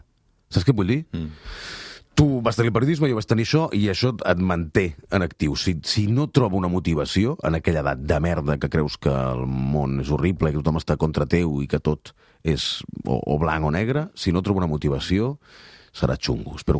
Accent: Malgrat de Mar, Catalonia, Spain; després segurament aniré al meu poble, Malgrat de Mar, estar amb els amics de tota la vida i amb els meus pares

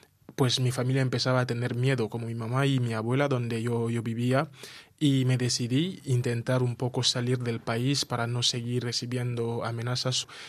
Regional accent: DR Congo; Spanish is a second language; vengo de la República Democrática del Congo. Soy congoleño de la parte oeste del país.

